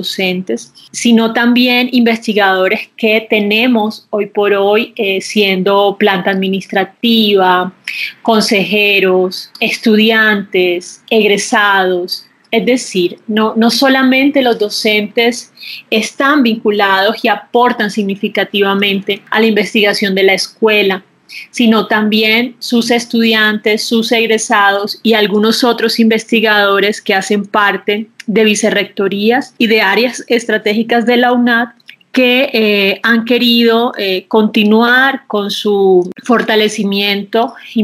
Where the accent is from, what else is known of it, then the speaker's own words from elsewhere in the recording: Barranquilla, Atlántico, Colombia; now in Bogotá, Colombia; hace aproximadamente 6 años llegué a la ciudad de Bogotá. Yo soy barranquillera y para ampliar mis horizontes académicos, profesionales, me trasladé a la capital del país. Hace 6 años llegué a esta ciudad